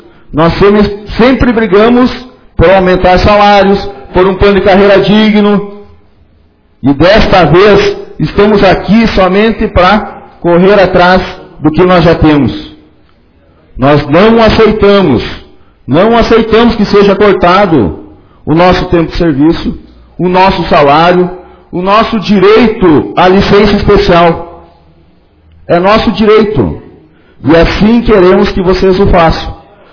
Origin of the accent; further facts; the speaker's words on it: Rio Grande do Sul, Brazil; E não só como servidores, e sim como gaúchos que somos.